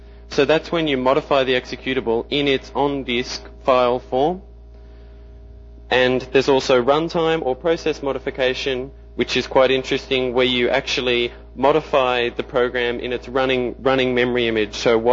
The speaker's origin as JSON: {"language": "English", "town": "Sydney", "region": "New South Wales", "country": "Australia", "said": "I'm from Sydney, Australia."}